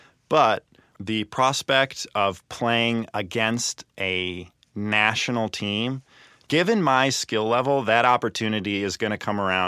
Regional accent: United States; I was like, as an American, there's a lot to be discussed there.

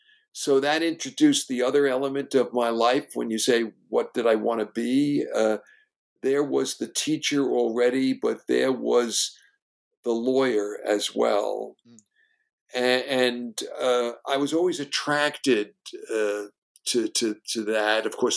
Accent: Brooklyn, New York, United States; I grew up in Brooklyn at the beach. It was thankfully a dead-end street.

